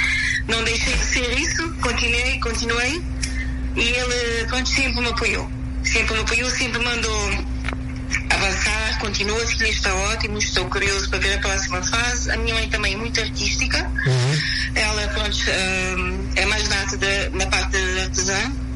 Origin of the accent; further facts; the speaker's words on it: Cape Verde; às vezes faço coisas ligadas assim a cultura cabo-verdiana, porque sou cabo-verdiana e gosto muito